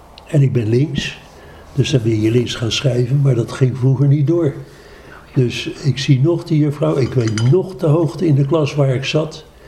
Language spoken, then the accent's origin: Dutch; Leiden, South Holland, Netherlands; Ik ben geboren op de Rijn Schiekade 86 in Leiden. Waar ik dus mijn jeugd heb doorgebracht. Ja. Tot mijn trouwen toe.